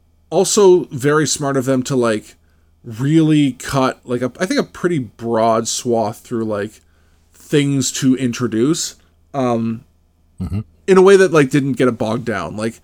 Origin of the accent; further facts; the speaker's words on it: Canada; the most frustrating part of being Canadian is that we only have three cities according to the rest of the North America.